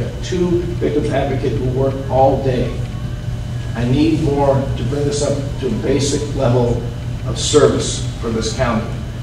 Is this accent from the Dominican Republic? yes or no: no; Salem, Oregon, United States; Before that, I grew up over in South Salem, went to South High.